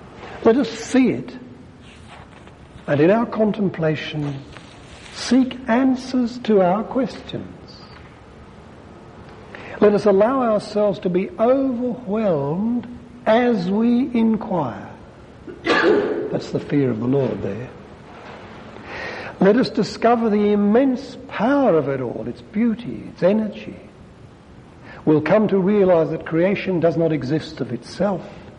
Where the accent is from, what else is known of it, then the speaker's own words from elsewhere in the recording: Ireland; And finally, because I'm Irish, and because Joseph Mary Plunkett was murdered by the British at the Easter uprising in 1916